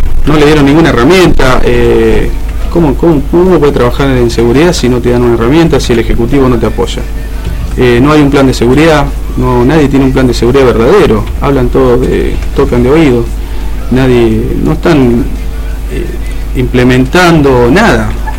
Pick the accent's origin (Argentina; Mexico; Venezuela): Argentina; Villa Gobernador Gálvez, Santa Fe; somos de Villa Norgalves.